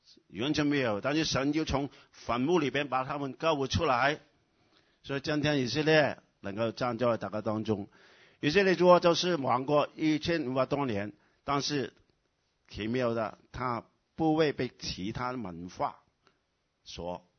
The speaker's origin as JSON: {"language": "Chinese", "country": "China", "said": "我们中国人都是很悲惨的，是不是啊？"}